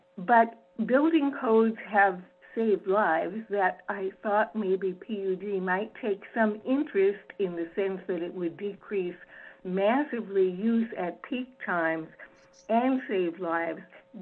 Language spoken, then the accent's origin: English; Edmonds, Washington, United States; from Edmonds